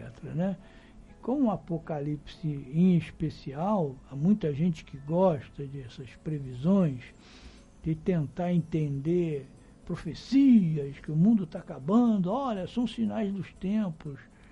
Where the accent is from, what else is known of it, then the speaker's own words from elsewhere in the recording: Rio de Janeiro, Brazil; Eu que sou carioca, foi só subir para cá